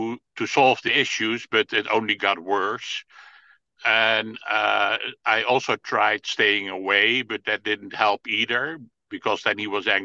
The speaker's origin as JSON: {"language": "English", "town": "Amsterdam", "region": "North Holland", "country": "Netherlands", "said": "It's my second time here. I'm from Amsterdam."}